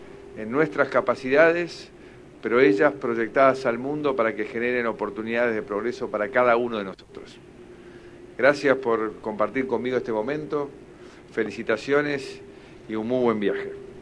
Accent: Argentina; me siento emocionado como argentino

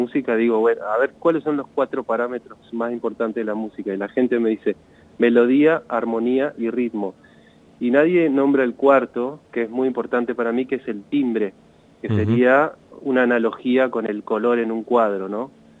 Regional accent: Chaco, Argentina; mi propia identidad, ¿no? Como argentino, chaqueño

